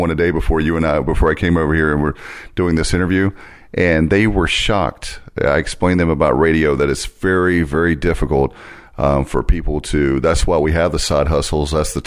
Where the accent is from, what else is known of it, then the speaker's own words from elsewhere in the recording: Williamston, North Carolina, United States; you drive from Williamston, North Carolina, that's where I live in my hometown